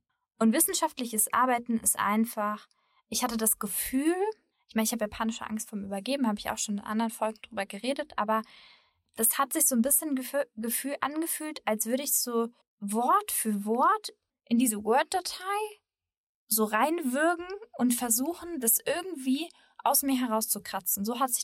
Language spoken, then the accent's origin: German; Germany; Ich glaube, das lieben die Deutschen so. Ich meine, ich ziehe mich ja selbst als Deutsche dazu, so ist es nicht.